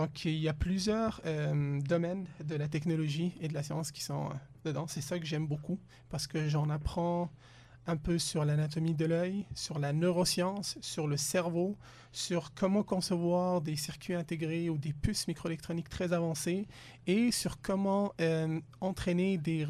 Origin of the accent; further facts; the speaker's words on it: Tunis, Tunis Governorate, Tunisia; Puis j'ai appris ça parce que je viens de Tunis, qui est anciennement l'empire carthaginois.